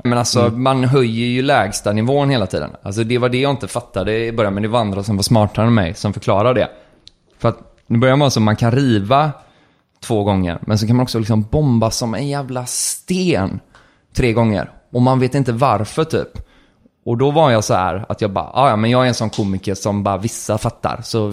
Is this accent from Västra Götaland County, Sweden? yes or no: yes; Gothenburg, Västra Götaland County, Sweden; Ja, jag är från Göteborg